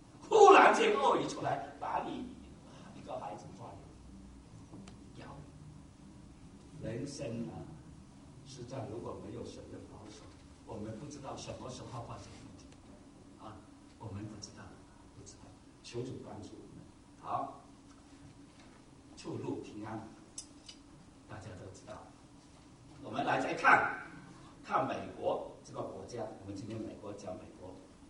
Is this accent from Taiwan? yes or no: yes; Taiwan; 就是好像我们台湾人说和哎，我们是台湾人